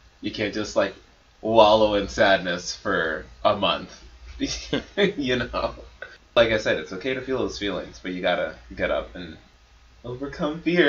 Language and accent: English; Florida, United States; we came from Florida schools